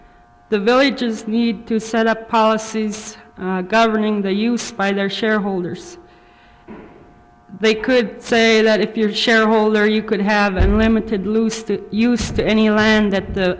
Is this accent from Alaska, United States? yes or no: yes; Northway, Alaska, United States; I'm from Northway.